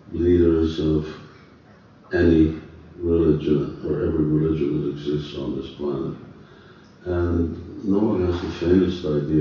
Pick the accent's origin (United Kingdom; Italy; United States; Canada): Canada; And I grew up there in Canada.